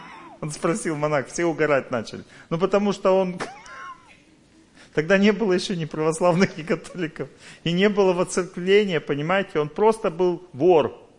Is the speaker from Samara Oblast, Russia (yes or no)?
yes; Tolyatti, Samara Oblast, Russia; я вырос на Волге тоже, Тольятти. Волга объединяет нас.